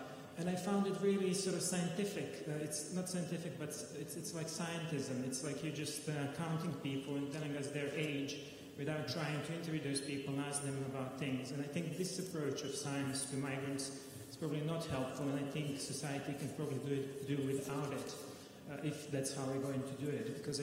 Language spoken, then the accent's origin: English; Croatia; English is a second language; now in United Kingdom; I'm a science journalist working in the UK. I'm originally from Croatia